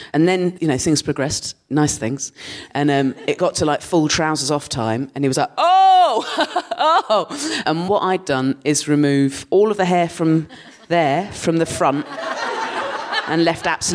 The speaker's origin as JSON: {"language": "English", "region": "South West England", "country": "United Kingdom", "tie": "born or raised there", "moved": "as an adult", "said": "So I grew up in Dorset, and I lived there till I was 18, and no one was doing anything to their pubes when I was growing up in Dorset. To be fair, for context, the bit of Dorset I'm from"}